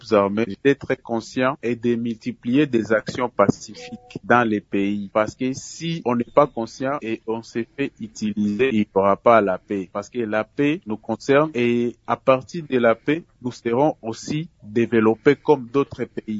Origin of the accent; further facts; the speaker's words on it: DR Congo; étant un jeune sportif de la République démocratique du Congo